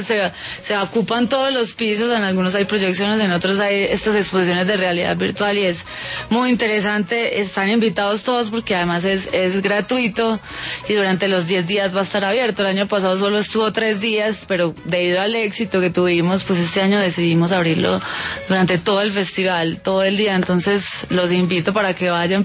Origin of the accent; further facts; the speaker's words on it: Medellín, Antioquia, Colombia; yo pues soy de Medellín, vivo en Medellín